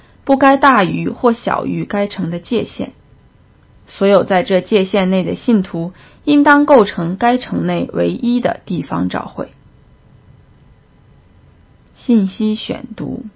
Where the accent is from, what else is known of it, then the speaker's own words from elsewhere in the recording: Yantai, Shandong, China; 我在中国烟台市长大